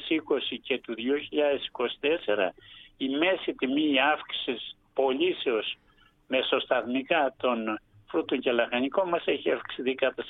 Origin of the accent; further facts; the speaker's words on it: Crete, Greece; δυστυχώς η πατρίδα μου ιδιαίτερη της Κρήτης θα τελειώσει αρκετά νωρίς